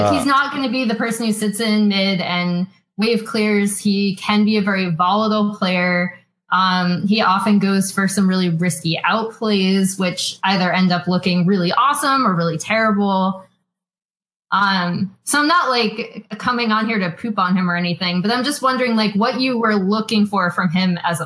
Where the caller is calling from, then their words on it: Los Angeles, California, United States; Los Angeles, California.